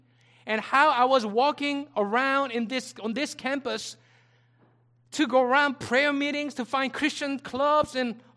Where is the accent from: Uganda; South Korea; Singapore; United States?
South Korea; moved away as an adult; Remember, I came from Korea to study here and go back.